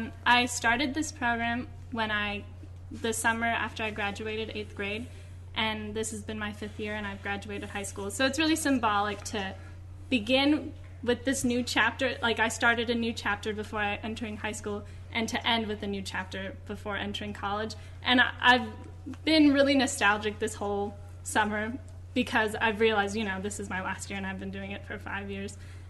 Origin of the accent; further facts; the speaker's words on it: Tucson, Arizona, United States; I'm from Tucson as well.